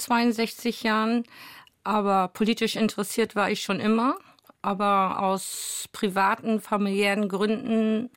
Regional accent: Oldenburg, Lower Saxony, Germany; born there; jetzt als gebürtige Oldenburgerin, jetzt wieder zurück in Oldenburg

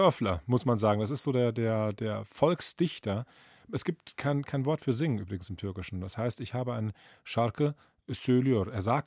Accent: Turkey; habe ich mir gedacht, wenn ich jetzt hier als Türke das Regelwerk der Meistersinger falsch singe, ja, hat er nicht verstanden, hat eben doch nicht das deutsche Blut

